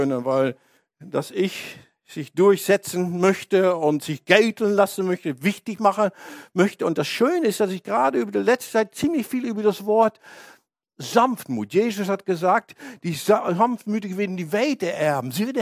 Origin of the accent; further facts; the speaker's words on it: Netherlands; German is a second language; ich bin ein Holländer und ein vernünftiger Mensch